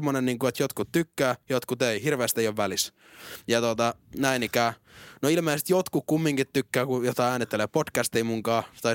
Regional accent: Kotka, Kymenlaakso, Finland; born there; mä oon syntynyt Kotkassa, 2000 tasan.

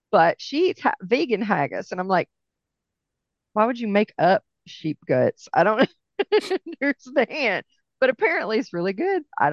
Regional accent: the South, United States; I know that's terrible, but I'm from the South, so I have to have sweet tea.

